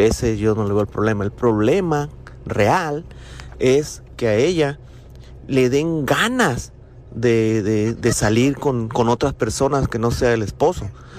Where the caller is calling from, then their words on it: Rancho Mirage, California, United States; de Rancho Mirage.